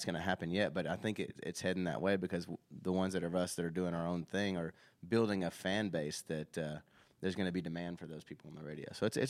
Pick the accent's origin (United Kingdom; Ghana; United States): United States; Nashville, Tennessee; I grew up in Nashville. I was around country music my whole life, you know.